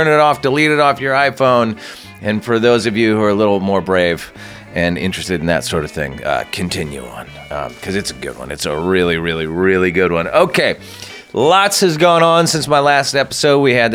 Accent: Santa Barbara, California, United States; At the Soho up in beautiful Santa Barbara, my hometown.

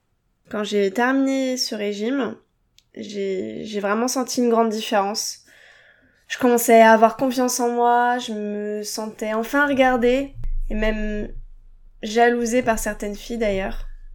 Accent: Hauts-de-France, France; Moi, je venais de la campagne du Nord, donc je découvrais vraiment un monde enchanteur.

